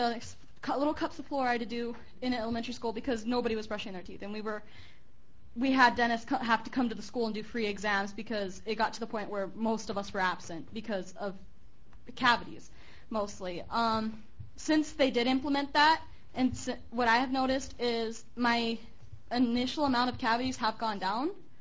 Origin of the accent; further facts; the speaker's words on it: Tucson, Arizona, United States; I am 18 years of age. I was born in Tucson, but I've been raised both here and in Tucson. I just recently moved here last year with my family.